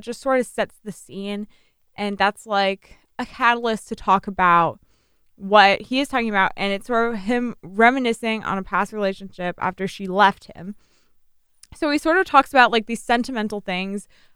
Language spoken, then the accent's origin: English; Virginia, United States; I'm from Northern Virginia, so D.C. region, and there's also a reference to the Northern Virginia region